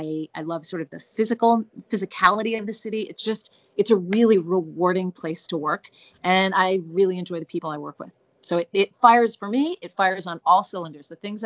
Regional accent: Idaho, United States; And I grew up in Idaho, which is and like sort of middle of nowhere Idaho. It was a college town, but it was really in the middle of nowhere.

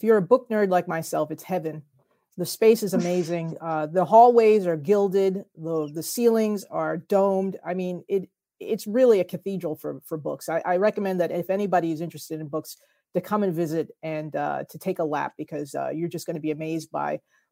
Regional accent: New Jersey, United States; I liken it to my home state of New Jersey, because both New Jersey and material science have been overshadowed by their neighbors.

